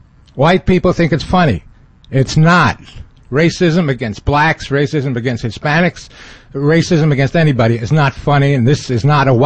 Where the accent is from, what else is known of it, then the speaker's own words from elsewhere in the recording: New York, United States; from New York.